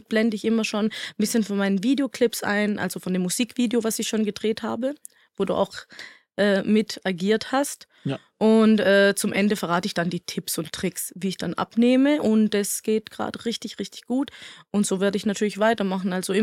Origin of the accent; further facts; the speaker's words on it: Sicily, Italy; German is a second language; ich komme ja aus Süditalien, Sizilien, und da spricht man ganz anders. Also wir schwätzen ja auch auf Schwäbisch, so das ist unser Dialekt. Und bei mir in Sizilien habe ich das sizilianische Dialekt.